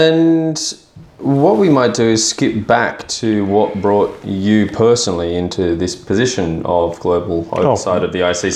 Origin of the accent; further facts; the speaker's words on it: Australia; they're fully aware that I'm an Australian.